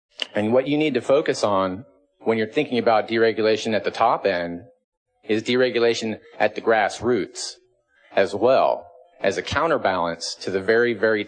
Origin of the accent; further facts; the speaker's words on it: Seattle, Washington, United States; I'm from Seattle